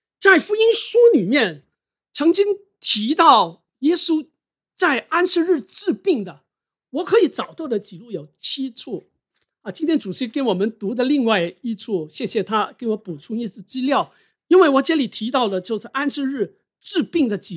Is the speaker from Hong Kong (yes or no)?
yes; Hong Kong; now in Canada; 我在香港成长。然后移民加拿大快30年了，期间我差不多每年都回香港，也有一段很长的时间我是在中国工作的，我有工作在那个国内，也差不多10多年的时间是经常在国内工作的，所以对两个地方我都非常熟悉。